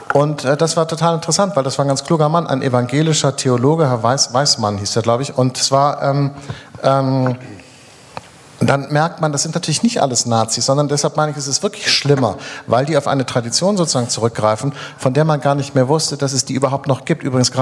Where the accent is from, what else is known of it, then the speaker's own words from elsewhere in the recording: Hamburg, Germany; Klein-Flottbeck ist in Hamburg. Ich komme aus Hamburg.